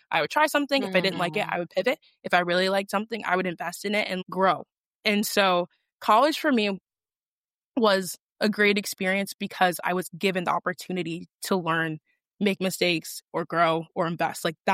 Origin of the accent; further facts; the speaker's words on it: Richmond, Virginia, United States; I'm from Richmond, Virginia, so Duke is not far from me at all. Also grew up with a single mom.